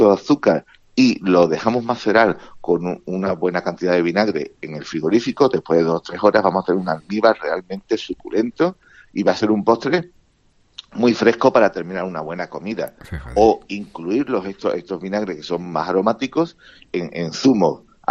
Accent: Andalusia, Spain; accent: Jerez; le podemos dar nuestro acento, vamos a llamarle jerezano o acento español

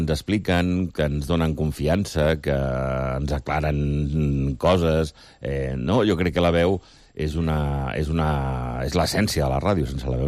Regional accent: Lleida, Catalonia, Spain; jo crec que és un monument de pertenença com a lleidatans o lleidatanes

